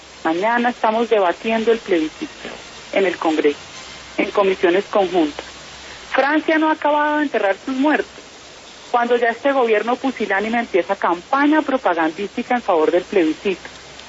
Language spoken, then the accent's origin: Spanish; Colombia; como sociedad colombiana